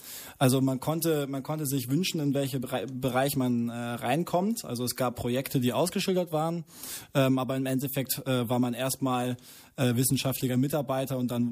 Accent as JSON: {"language": "German", "town": "Hanover", "region": "Lower Saxony", "country": "Germany", "tie": "born or raised there", "said": "Miesburg bin ich geboren und dann in Kirchrode, habe ich dann meine Jugend verbracht."}